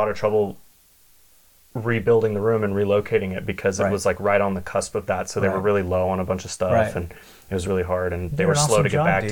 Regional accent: Las Vegas, Nevada, United States; I'm from Las Vegas, so we'll go we'll go Golden Tiki.

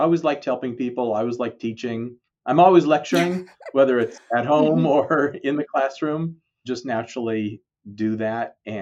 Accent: Colorado, United States; Yeah, I grew up in Colorado.

